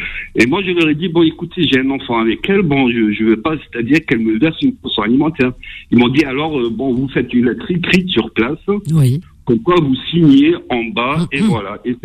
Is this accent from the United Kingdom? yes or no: no; Algeria; now in France; je suis algérien